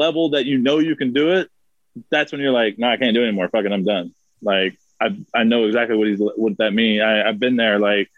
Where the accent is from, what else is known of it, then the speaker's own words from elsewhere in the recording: Texas, United States; I mean, I'm from South Texas.